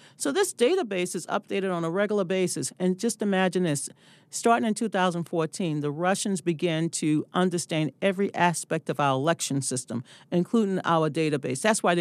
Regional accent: the South, United States; And remember, I'm from the South.

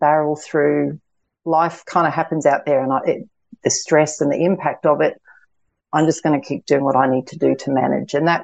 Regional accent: New Zealand; I grew up in New Zealand. So for those of you that may or may not know, New Zealand's national sport is rugby union.

